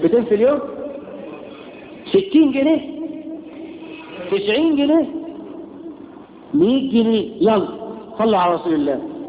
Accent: Egypt; واحنا عندنا في مصر الحريم

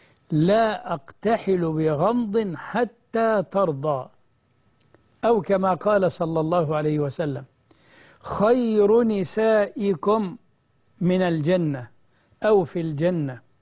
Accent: Egypt; بلدنا مصر

